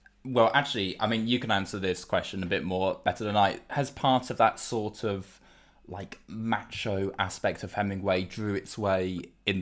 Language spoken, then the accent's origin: English; England, United Kingdom; I am the English person talking about Scotland, which is dangerous territory anyway.